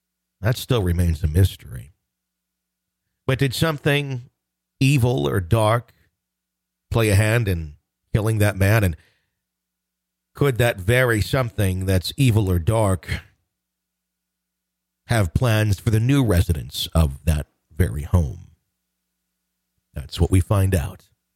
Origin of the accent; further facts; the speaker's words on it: Lowell, Massachusetts, United States; I grew up in Lowell, Massachusetts, which was an unfortunate victim of the crack and heroin epidemics and left many people homeless and committing petty crimes, such as burglary and trespassing.